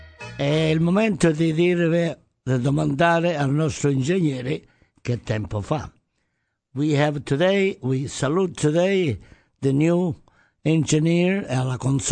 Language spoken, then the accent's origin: Italian; Calabria, Italy; qualcuno a cui piace anche la mia terra, la Calabria.